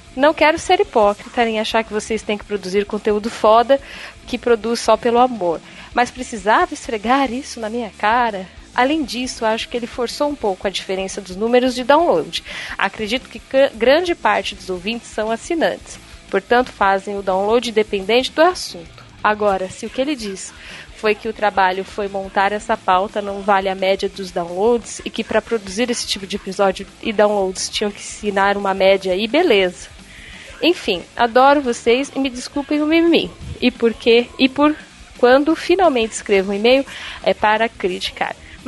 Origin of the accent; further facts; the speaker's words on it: Rio de Janeiro, Brazil; sou analista de sistema / gerentes de projeto, tenho 31 anos e sou do Rio de Janeiro.